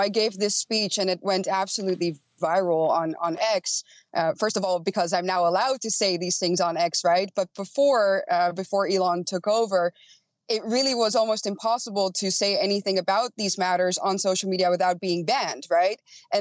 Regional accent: Netherlands; I listed some statistics from my home country saying, look, in the major cities in the Netherlands, the native white Christian population is already outnumbered

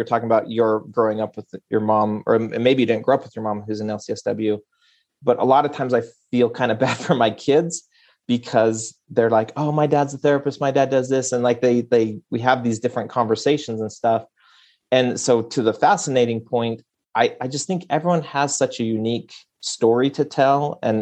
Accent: Utah, United States; I grew up in Cache Valley, so tiny little farming community, milk cows growing up

